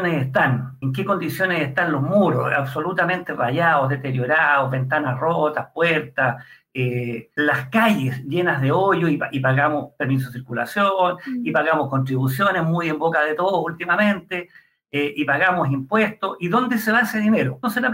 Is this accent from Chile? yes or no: yes; Chile; Yo sé que esto tiene un costo y hay que asumirlo como chileno, como patriota y convencido de que Chile es un gran país y debe seguir siéndolo.